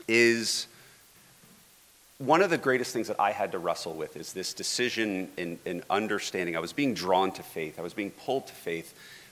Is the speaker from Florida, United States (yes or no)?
yes; Florida, United States; So I'm from Florida. Born and raised to a family that I would say is on the shabby side of middle class.